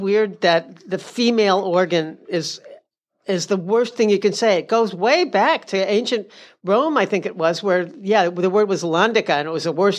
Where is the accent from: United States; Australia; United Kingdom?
United Kingdom; And I'm British.